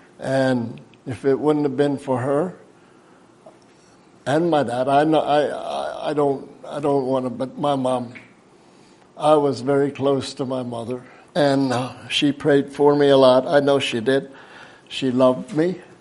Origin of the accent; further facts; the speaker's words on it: Belleville, Pennsylvania, United States; I come from Belleville, Pennsylvania, a little small community of Amish. It's boxed in kind of with mountains.